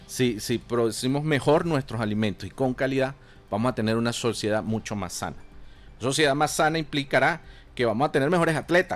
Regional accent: Venezuela; nosotros somos venezolanos

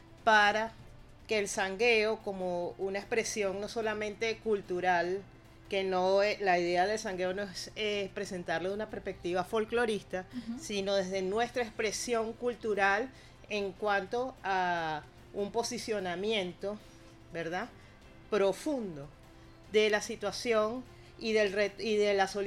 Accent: Venezuela; eso forma parte de la vida diaria de todos nosotros como venezolanos

